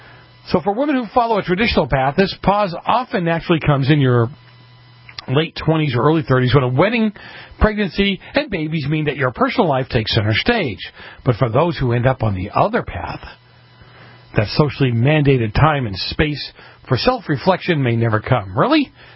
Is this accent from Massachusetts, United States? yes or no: yes; Boston, Massachusetts, United States; I'm one of those people that I grew up in Boston.